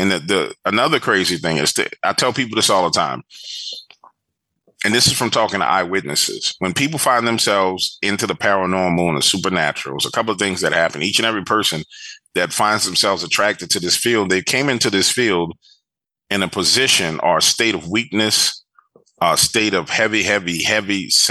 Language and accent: English; New Orleans, Louisiana, United States; I grew up in Little Woods in New Orleans East, way out in the back of New Orleans. And it's basically the swamps. It was a neighborhood built on the swamps.